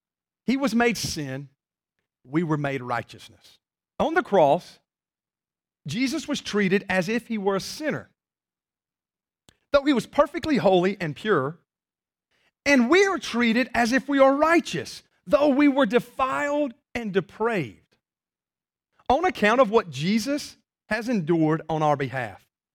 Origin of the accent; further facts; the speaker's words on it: Monroe, United States; I'm from Monroe. You know, I gotta understand in Monroe terms. So I'm going to give it to you in Monroe, okay?